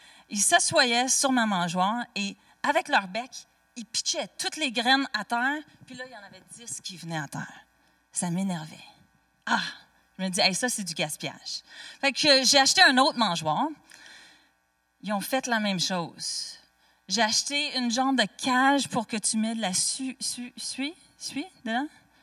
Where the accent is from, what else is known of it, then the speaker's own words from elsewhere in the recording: Saint-Hyacinthe, Quebec, Canada; C'est parce que je suis de Saint-Hyacinthe que je me permets.